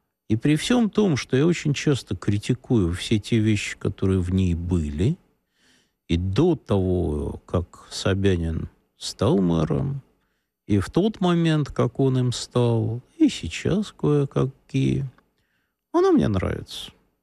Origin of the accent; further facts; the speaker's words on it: Moscow, Russia; Мы москвичи, я москвич, родился в Москве.